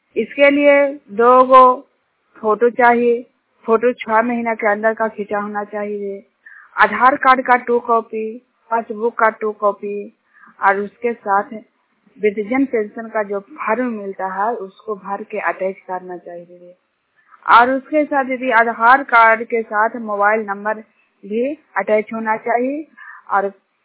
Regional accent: Jinyat, Bihar, India; जिन्याट गांव के रहने वाली हूँ।

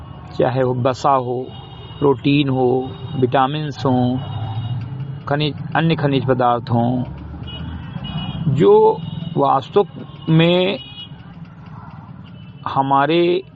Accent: Bahraich, Uttar Pradesh, India; ग्राम सभा समरी घटई विकासखंड मेंतुआ जनपद बहराइच का मूल निवासी हूं

